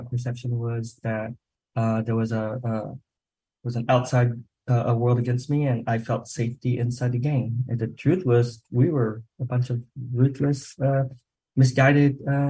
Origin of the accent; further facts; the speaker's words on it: Provo, Utah, United States; also born or lived in California; first generation Vietnamese immigrant. I grew up in Provo, Utah, experienced what I do now know to be racism.